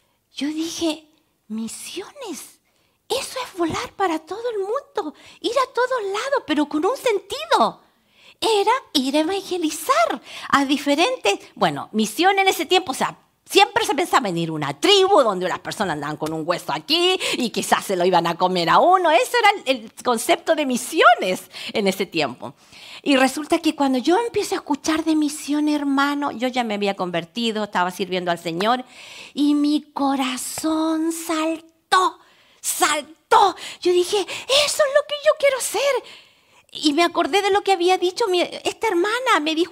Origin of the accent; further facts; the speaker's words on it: Chile; No somos judíos, yo soy chilena, no tengo, creo, nada de judío, pero soy descendiente de Abraham.